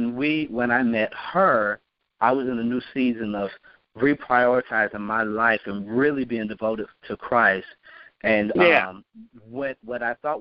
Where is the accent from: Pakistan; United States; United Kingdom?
United States; Ohio; also born or lived in Alabama; now in Nashville, United States; I was born in Alabama, and so I grew up in Ohio. I was born in Florence, Alabama.